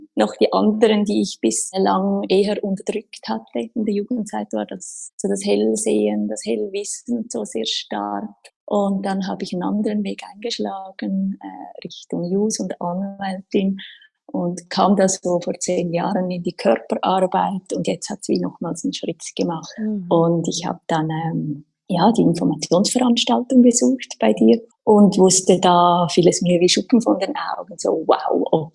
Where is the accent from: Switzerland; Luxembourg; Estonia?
Switzerland; Winterthur, Zurich; Ich bin aus der Schweiz, aus Winterthur und ich habe zwei kleine Kinder